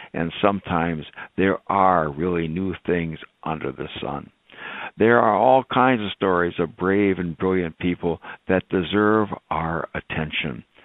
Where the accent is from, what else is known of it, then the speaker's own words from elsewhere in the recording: Wisconsin Rapids, Wisconsin, United States; And it reminded me of growing up in Wisconsin Rapids, a small town in central Wisconsin, a magical, mystical place.